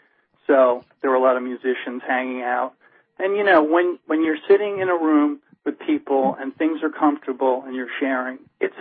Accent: New York City, New York, United States; I grew up in Brooklyn.

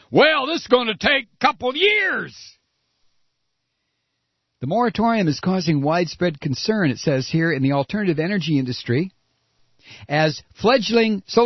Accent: United States; Sorry. I'm an American.

